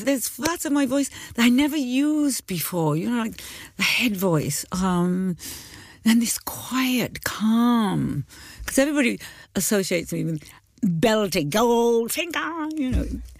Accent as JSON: {"language": "English", "town": "Cardiff", "region": "Wales", "country": "United Kingdom", "said": "because I'm from Tiger Bay, and that is terribly personal."}